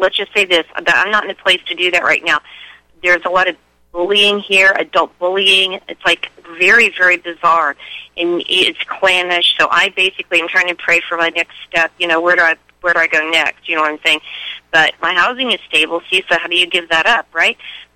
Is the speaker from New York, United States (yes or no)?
no; Massachusetts, United States; moved away; I left Massachusetts, actually. That's why I said I'm from Massachusetts, but I'm not in Massachusetts right now.